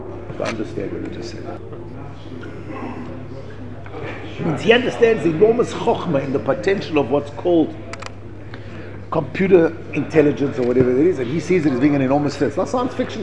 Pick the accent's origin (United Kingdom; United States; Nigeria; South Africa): South Africa; Pretoria, Gauteng; Elon Musk, he's from my hometown, he's a Pretorian.